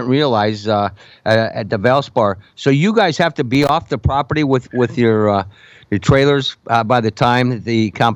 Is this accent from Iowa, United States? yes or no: yes; Iowa, United States; Hey, I'm from Iowa, and I wondered if your paths have run across this guy.